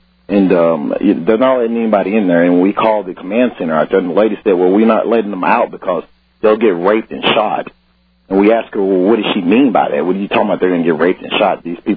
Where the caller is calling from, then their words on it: Fort Smith, Arkansas, United States; I just wanted to call and let you know we got some of the evacuees here in Fort Smith at an old Army base called Fort Chaffee.